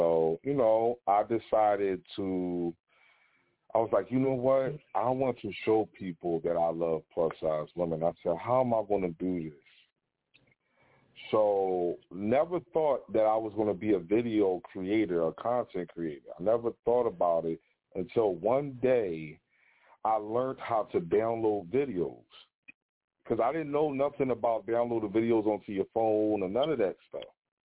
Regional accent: Philadelphia, Pennsylvania, United States; from Philly, 34 years old. I've been born and raised in Philly.

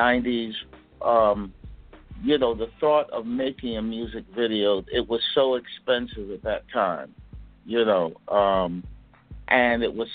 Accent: New York, United States; I'm from New York, from Brooklyn. Got to give my shout out to the five boroughs, Brooklyn, Bronx.

